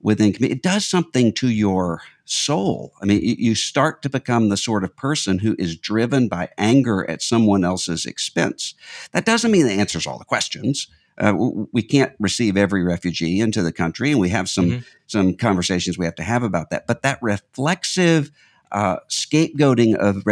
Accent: Mississippi, United States; a Southern comedian from my home state of Mississippi

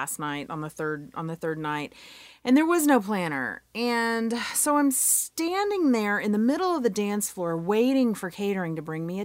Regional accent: Dallas, Texas, United States; And I'm from Dallas, born and raised.

